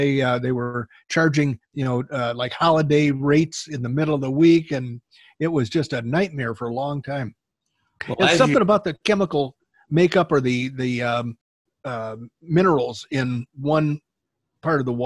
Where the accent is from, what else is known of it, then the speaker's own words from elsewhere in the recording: Illinois, United States; Well, where I grew up in Illinois, my parents built a house in 1959, took 2 years.